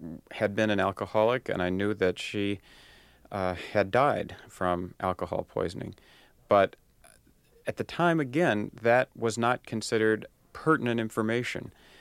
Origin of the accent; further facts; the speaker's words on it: United States; I felt that as an Indian person myself, I probably could have more to offer for a Native American child.